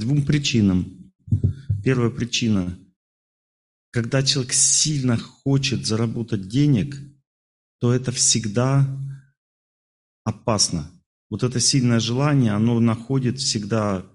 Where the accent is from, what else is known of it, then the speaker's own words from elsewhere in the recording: Urals, Russia; я с Урала, я с Урала, вот.